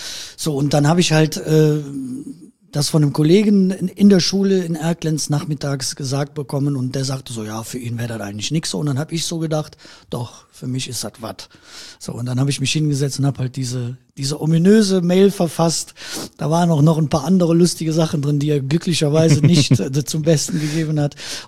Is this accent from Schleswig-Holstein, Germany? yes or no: no; Erkelenz, North Rhine-Westphalia, Germany; Aber meine Heimat ist und bleibt Erkelenz.